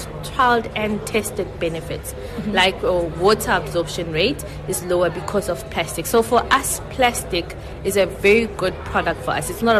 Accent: Zamdela, Free State, South Africa; I come from Zamdela, Taylor Park, specifically in the townships.

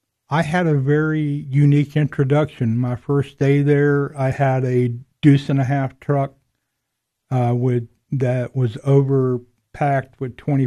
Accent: Orlando, Florida, United States; also born or lived in New Orleans; And I was only about 6 months old when we relocated to Orlando. So I grew up in Orlando, went to school there, graduated high school.

